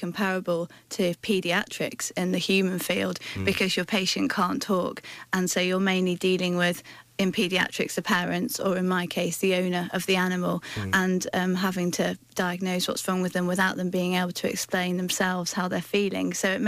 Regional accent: Bournemouth, South West England, United Kingdom; moved away as an adult; now in Liverpool, United Kingdom; I'm from Bournemouth and I moved up here to study.

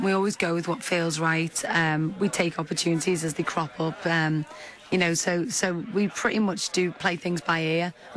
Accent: Little Sutton, North West England, United Kingdom; Yeah, so I'm from South Wirral, Little Sutton.

